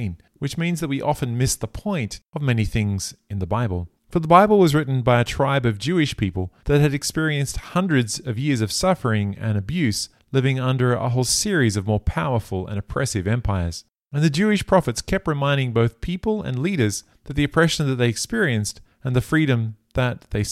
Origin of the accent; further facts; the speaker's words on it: Australia; As an Australian, we can often feel small and forgotten because we seem to be so far away from where all the action is happening.